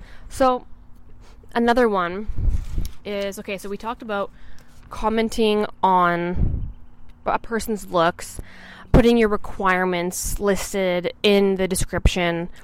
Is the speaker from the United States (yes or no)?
no; Saskatchewan, Canada; I'm from Canada, Saskatchewan, Canada. I'm not gonna put my city.